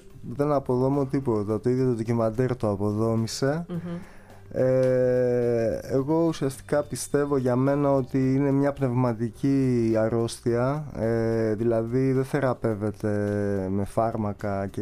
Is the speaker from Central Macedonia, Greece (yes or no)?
yes; Alexandreia, Central Macedonia, Greece; Το πολύ άντε στον τόπο μου, στην Αλεξάνδρεια Μαθία, σε κανένα σχολείο.